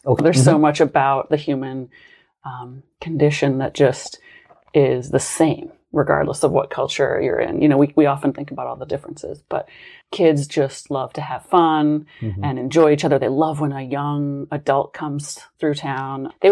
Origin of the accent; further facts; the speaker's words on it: West Virginia, United States; I could probably tie that back to growing up in West Virginia, mm-hmm. where many of us, you know, were quite low income.